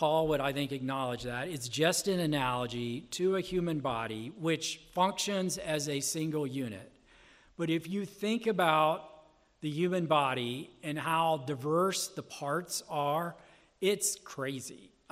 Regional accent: Bible Belt, United States; I grew up in the Bible Belt

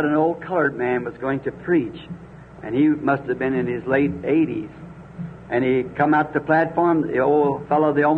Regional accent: Ireland; being Irish, my people are Catholic.

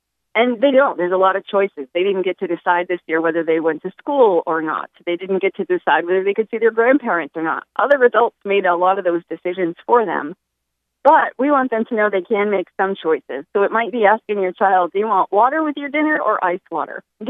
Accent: Maine, United States; I'm originally from Maine, and out in the country of Maine, we do things like you a snowmobile, you take stunts on your bike, you do a lot of outdoor activities without thinking twice

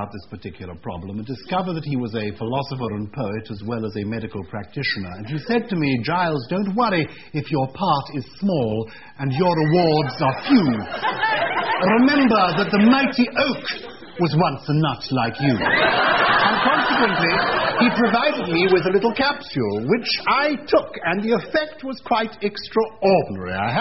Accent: Germany; as a child I was brought up in Germany

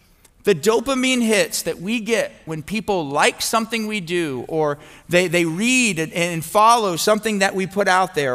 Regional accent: Miami, Florida, United States; moved away as an adult; now in Mississippi, United States; I grew up in Miami, and you guys might have heard this before, but I was probably the biggest Miami Hurricanes fan of all time. I remember when I first moved to Mississippi in 2007

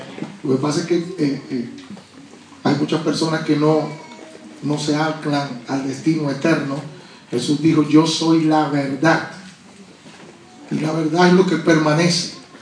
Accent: Venezuela

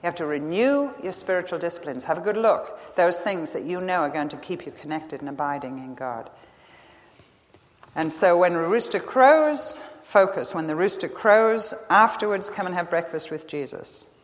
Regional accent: England, United Kingdom; Actually, she put one more little thing in there because I'm English.

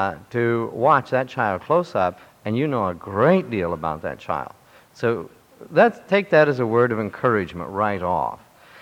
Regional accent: Oregon, United States; I grew up in Oregon on a bit of a farm and a ranch

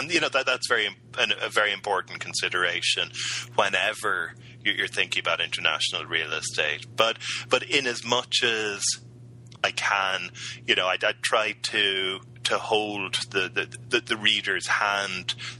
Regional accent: County Cork, Ireland; I'm Irish, Dan, from the fair county of Cork.

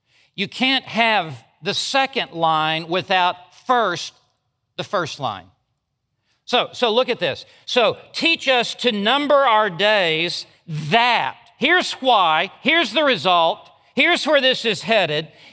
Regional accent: Memphis, Tennessee, United States; I remember when I went off to college, I grew up in Memphis, Tennessee. I went to college at Texas Tech University

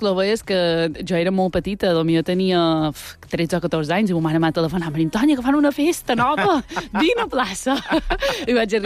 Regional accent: Petra, Balearic Islands, Spain; des de petita, amb les meves amigues de Petra, que jo soc de Petra

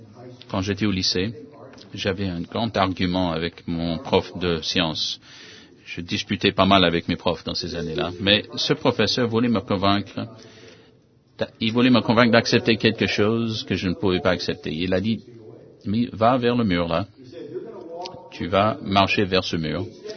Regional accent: Arkansas, United States; Et moi, j'ai dit non, c'est faux, je suis de l'Arkansas et je vais arriver au mur si je continue à marcher.

